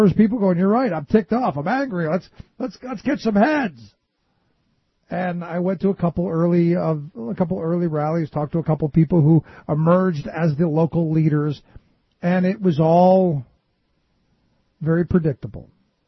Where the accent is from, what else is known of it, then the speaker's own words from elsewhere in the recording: Cleveland, Ohio, United States; because I look at my hometown, where I grew up in Cleveland.